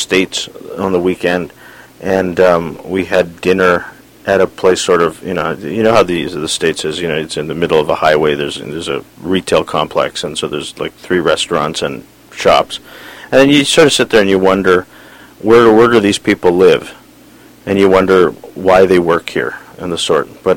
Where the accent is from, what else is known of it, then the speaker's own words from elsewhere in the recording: Vancouver, British Columbia, Canada; I live in Vancouver. I grew up in Vancouver, born here.